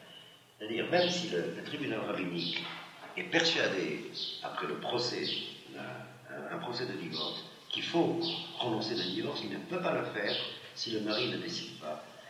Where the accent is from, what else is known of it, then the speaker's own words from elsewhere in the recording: Algeria; Je me rappelle encore quand j'étais enfant, en Algérie